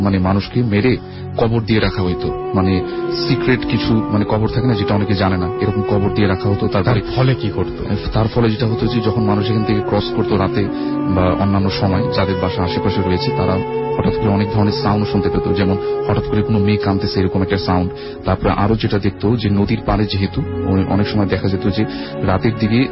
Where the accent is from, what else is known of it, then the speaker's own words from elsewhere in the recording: Dhaka, Dhaka Division, Bangladesh; পুরান ঢাকা থেকে এসেছি